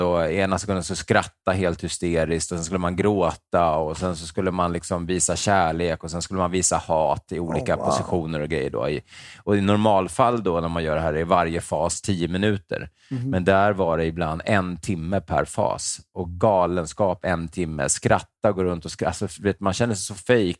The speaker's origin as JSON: {"language": "Swedish", "town": "Stockholm", "region": "Stockholm County", "country": "Sweden", "tie": "born there", "said": "Min morfar var ju från Hudiksvall då. Mamma är född i Hudiksvall, jag är född i Stockholm."}